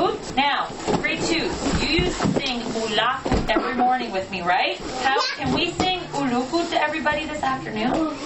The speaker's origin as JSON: {"language": "English", "region": "Newfoundland and Labrador", "country": "Canada", "tie": "born or raised there", "said": "Growing up in Labrador, get him to shovel my boot out. You're not properly from Labrador until someone has to shovel out your boot."}